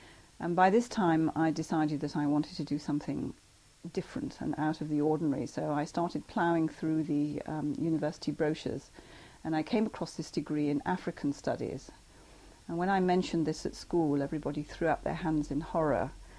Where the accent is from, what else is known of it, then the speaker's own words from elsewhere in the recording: Neston, North West England, United Kingdom; born there; I was born in Neston on the Wirral, because my parents were living in Wallasey, which is where my grandparents had moved out to.